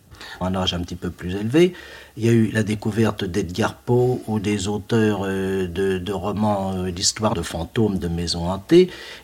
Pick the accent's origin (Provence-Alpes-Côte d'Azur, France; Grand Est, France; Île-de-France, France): Île-de-France, France; Paris; Enfin, je peux dire que toute ma vie s'est déroulée dans Paris. Je suis né rue de Dunkerque, vous savez, juste tout en bas de la butte.